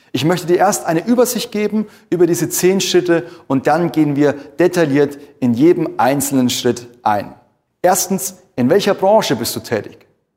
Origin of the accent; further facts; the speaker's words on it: Munich, Bavaria, Germany; Ich würde wahrscheinlich als Münchner eingeben, wo bekomme ich frische Schwammerl her?